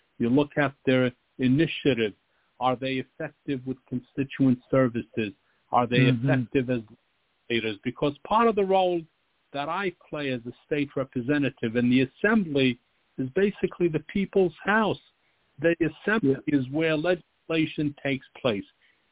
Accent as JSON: {"language": "English", "town": "Yonkers", "region": "New York", "country": "United States", "tie": "born or raised there", "said": "I grew up in Southwest Yonkers. I shined shoes as a kid to pay my school lunch."}